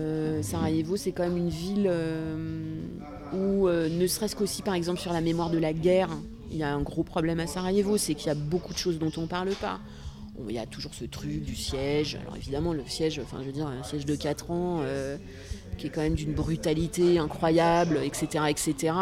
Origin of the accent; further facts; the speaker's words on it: France; je vais répondre je suis française